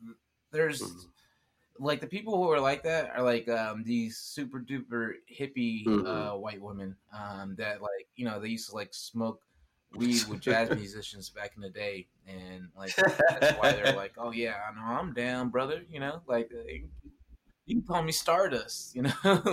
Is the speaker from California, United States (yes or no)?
yes; Oakland, California, United States; I grew up here. I grew up in Oakland.